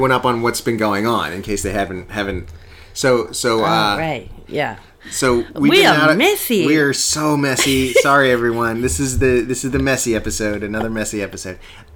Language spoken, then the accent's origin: English; United States; I'm too American to give a shit about that.